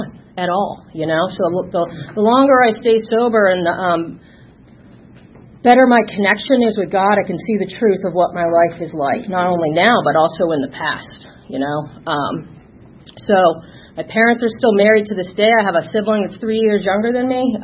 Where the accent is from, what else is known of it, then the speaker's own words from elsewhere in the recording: New England, United States; moved away as an adult; now in Atlanta, United States; So, as you can tell, I'm not a Southerner. I don't have any twang. I don't have any talk, Southern draw.